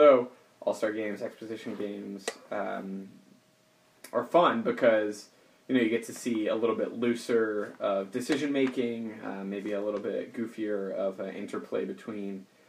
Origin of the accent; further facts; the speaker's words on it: the South, United States; Yeah, so I'm loosely familiar with her because I'm from the South.